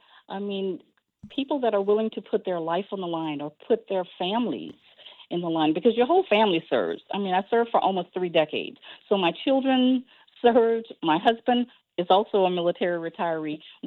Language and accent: English; Louisiana, United States; It's great to be back in my home state of Louisiana and to be able to talk about this topic with my fellow Louisianians.